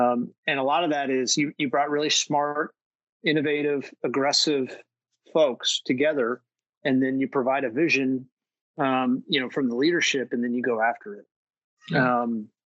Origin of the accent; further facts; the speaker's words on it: California, United States; I grew up in California in the 70s and the 80s.